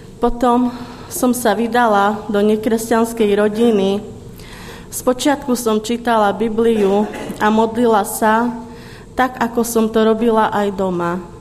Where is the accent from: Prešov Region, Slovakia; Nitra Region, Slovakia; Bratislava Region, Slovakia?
Prešov Region, Slovakia; Vranov nad Topľou; now in Rankovce, Slovakia; a pochádzam z Vranova nad Topľou. Dnes žijem v Rankovciach s mojím manželom Ľubom a máme spolu 5 detí.